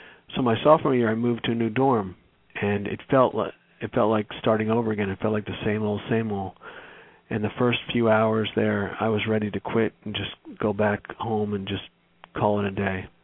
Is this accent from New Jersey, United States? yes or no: no; New York, United States; My freshman year at University of Massachusetts, I'm from New York, so it's a state school in Massachusetts.